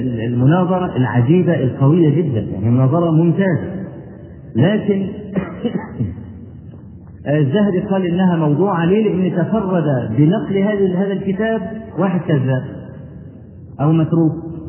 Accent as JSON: {"language": "Arabic", "country": "Egypt", "said": "لما جاء الدكتور زكي مبارك عندنا في مصر"}